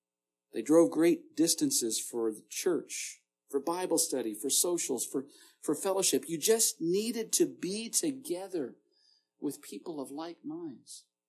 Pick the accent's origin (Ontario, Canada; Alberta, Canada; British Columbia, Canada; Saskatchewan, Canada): Alberta, Canada; Edmonton; I remember growing up in Edmonton, Alberta, when my father was pastoring.